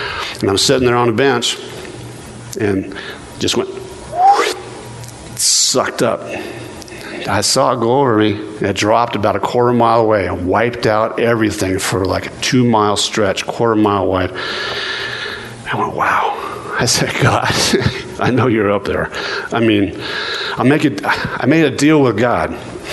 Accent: Oregon, United States; And, you know, I'm from Oregon, so I was used to, you know, people come out and pumping your gas for you.

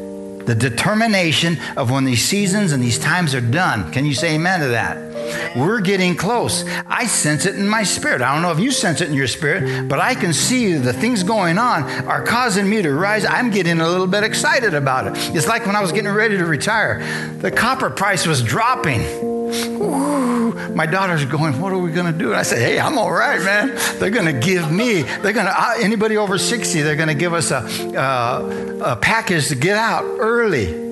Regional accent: Bisbee, Arizona, United States; I'm a nobody. Who am I? I'm nobody. I'm this Mexican from Bisbee, huh? Bisbee's not even a big town.

